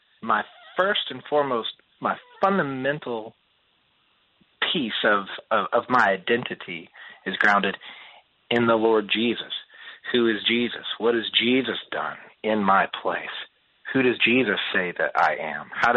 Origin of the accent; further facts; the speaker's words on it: Woodstock, Georgia, United States; And so I grew up in the Bible Belt in Woodstock, Georgia, which is a small farm town north of Atlanta.